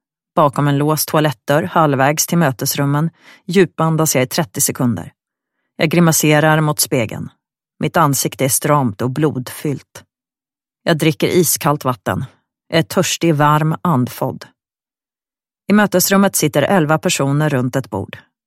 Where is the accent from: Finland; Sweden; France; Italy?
Sweden; Helsingborg, Skåne; men det fanns inga lag för tjejer i Helsingborg där jag växte upp